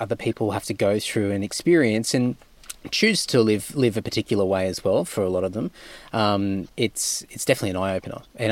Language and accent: English; Cunnamulla, Queensland, Australia; also born or lived in Emerald / Rockhampton; When I was a kid, I grew up in Cunnamulla, which was like 10 hours west of Brisbane, and I lived a little while in Emerald in central Queensland, and Rockhampton, which is a little bit a bigger town.